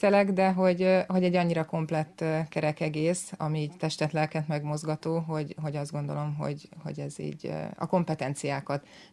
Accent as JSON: {"language": "Hungarian", "region": "Budapest", "country": "Hungary", "tie": "born or raised there", "said": "Világéletemben. Zuglóban is születtem."}